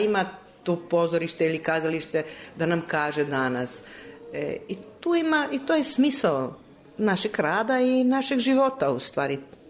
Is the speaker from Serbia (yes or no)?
no; Koper, Coastal–Karst, Slovenia; Ja mislim i kod nas u Kopru